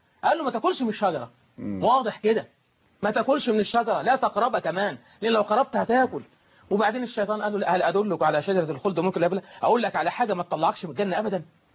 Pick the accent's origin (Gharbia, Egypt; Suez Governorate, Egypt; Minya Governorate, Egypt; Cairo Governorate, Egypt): Suez Governorate, Egypt; Suez; كنت بعطي درس عندنا في السويس،